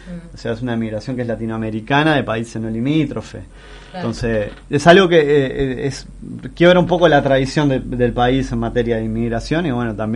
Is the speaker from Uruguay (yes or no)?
yes; Uruguay; estamos algunos que somos de Uruguay.